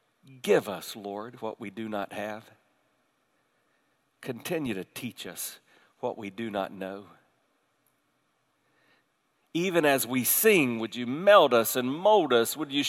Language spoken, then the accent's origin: English; the South, United States; born there; I was born in the South.